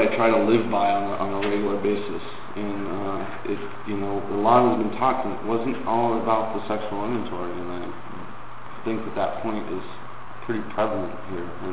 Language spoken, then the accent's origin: English; Sahuarita, Arizona, United States; Everybody says, where are you from? I said, oh, just a little bit south of Tucson. Because Saurita is hard to especially pronounce if you read it.